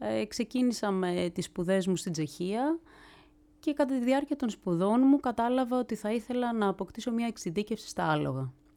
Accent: Athens, Attica, Greece; Εγώ μεγάλωσα στην Αθήνα

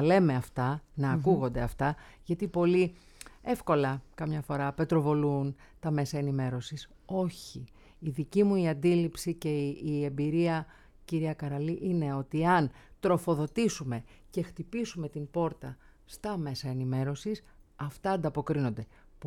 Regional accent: Larissa, Thessaly, Greece; Εγώ είμαι από τη Λάρισα, κυρία Καραλή. Βέβαια, εγγονή Σέρβα, το λέω πάντοτε αυτό.

